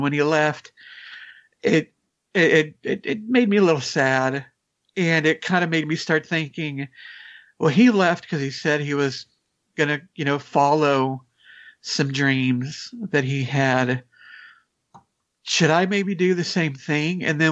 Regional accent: the South, United States; As a Southerner, it was always nice hearing another Southerner's perspective.

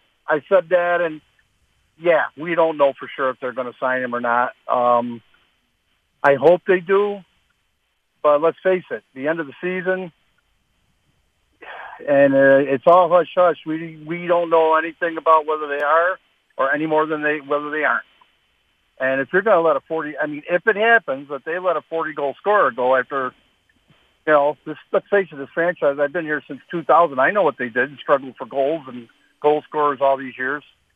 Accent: New York, United States; I played hockey since I was 8 years old. I'm from New York originally. That's all we do in the winter.

